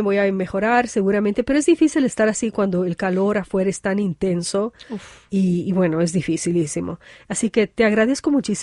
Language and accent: Spanish; Ecuador; No, hay muchas y tampoco hay ecuatorianas, así que sí. O sea, somos pocos, pero sí, poderosos.